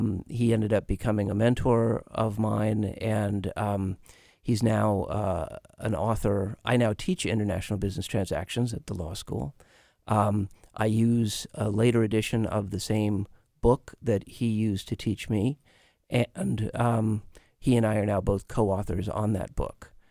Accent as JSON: {"language": "English", "country": "United States", "tie": "born or raised there", "also_born_or_lived": "Kaduna, Nigeria"}